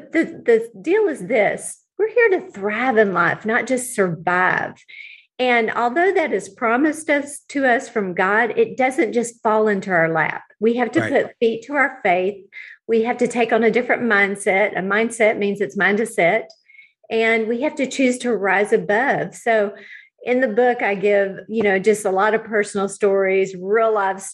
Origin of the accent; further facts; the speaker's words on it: Houston, Texas, United States; I grew up in Houston. I'm the youngest of five.